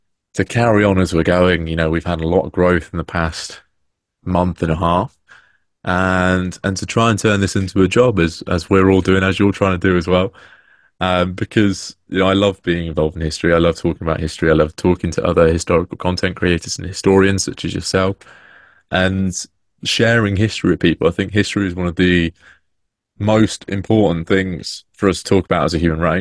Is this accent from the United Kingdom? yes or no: yes; Peterborough, East of England, United Kingdom; I've grown up in the shadow of Peterborough Cathedral, and I've always wanted to give back to my hometown, and to share the history that we have here.